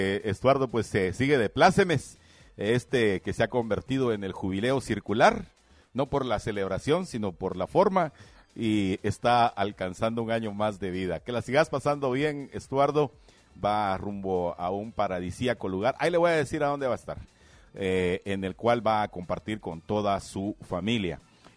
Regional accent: Guatemala; como chapines, como guatemaltecos

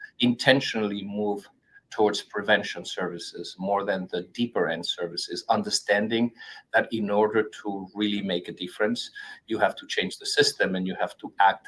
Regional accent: Spain; moved away as an adult; now in Boston, United States; Originally, I am from Spain, and I got to Boston 30 years ago, and got a master's here in Boston.

